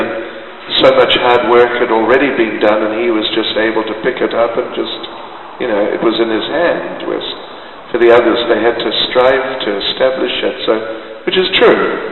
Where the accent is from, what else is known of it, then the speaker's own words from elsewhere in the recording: Auckland, New Zealand; So, he was a New Zealander from Auckland, where I'm from, and we met each other, and he found out I was from New Zealand